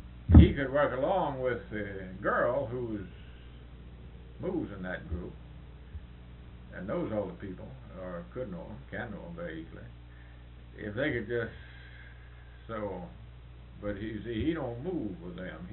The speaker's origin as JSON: {"language": "English", "region": "Tennessee–Kentucky border", "country": "United States", "tie": "born or raised there", "said": "No, I was raised on the Tennessee-Kentucky line, west."}